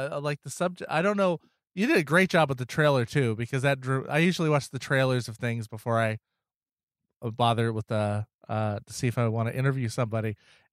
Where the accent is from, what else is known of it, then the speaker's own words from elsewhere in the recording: New York, United States; Well, as a New Yorker